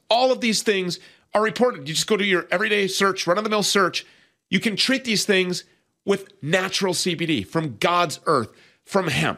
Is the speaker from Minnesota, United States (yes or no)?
yes; Minnesota, United States; It's sourced right here in my home state of Minnesota.